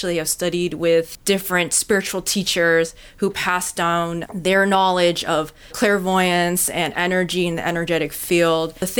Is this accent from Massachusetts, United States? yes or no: yes; Massachusetts, United States; I was raised in Massachusetts, and there's a huge Irish population there. So in this incarnation, I'm Asian American. I'm born in the U.S.